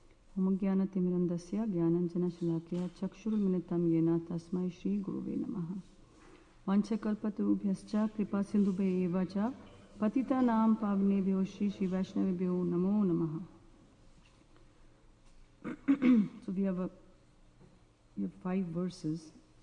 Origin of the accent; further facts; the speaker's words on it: India; when I was growing up in India that in the summer season the very hot breezes are blowing and they are called loo.